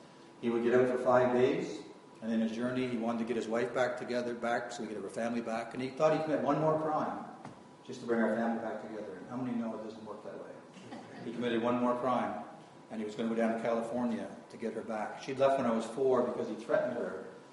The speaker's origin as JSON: {"language": "English", "town": "Toronto", "region": "Ontario", "country": "Canada", "tie": "born or raised there", "said": "So I grew up in Toronto. 1960 I was born."}